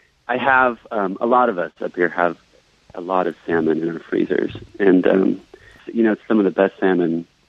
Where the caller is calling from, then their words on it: Ester, Alaska, United States; I'm calling from Esther, Alaska.